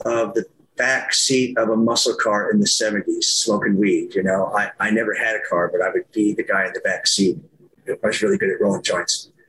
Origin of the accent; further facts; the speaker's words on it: Kinsley, Kansas, United States; So I'm from Kinsley, Kansas. That's where I went to high school. It's a little town out in the western part of Kansas, about 40 miles east of Dodge City.